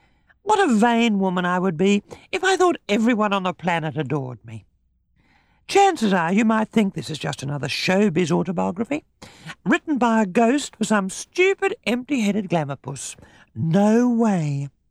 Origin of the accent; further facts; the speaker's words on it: Australia; born there; I am definitely an Australian, because that's where I was born a good deal less than a century ago.